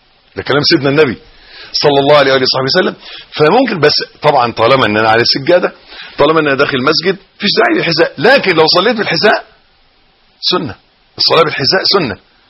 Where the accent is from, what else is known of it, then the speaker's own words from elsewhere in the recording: Egypt; بيقولوا عيبنا احنا كمصريين ان احنا بنتكلم من مناخيرنا، ما بنتكلمش من بقنا